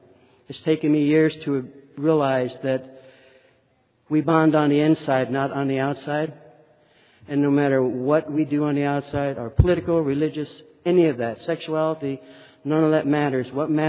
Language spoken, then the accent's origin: English; Pittston, Pennsylvania, United States; born there; I was born in Pittston, Pennsylvania, to a very loving, dysfunctional, alcoholic home.